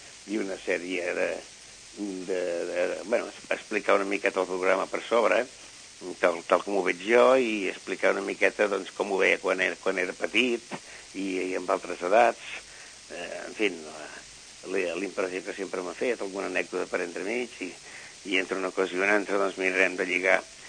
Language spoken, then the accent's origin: Catalan; Sitges, Catalonia, Spain; es tracta del meu poble, i llavors doncs tens molt més interès que si et fessin fer el pregó d'un altre lloc, que ja n'hi he fet algun, no? A fora de Sitges, no?